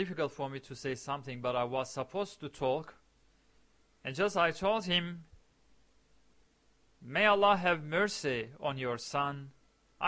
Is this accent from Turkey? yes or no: yes; Diyarbakir, Diyarbakır Province, Turkey; English is a second language; I am also from Diyarbakir, from the eastern parts of Turkey, and I didn't want to tell the man that I come from the eastern part of Turkey